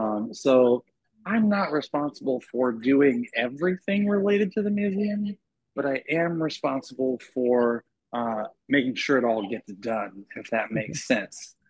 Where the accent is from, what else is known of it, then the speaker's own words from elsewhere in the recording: Chehalis, Washington, United States; I just moved back to Washington. I am a Washington native, born and raised in Chehalis. But I did my tour of duty in big cities for the last 22 years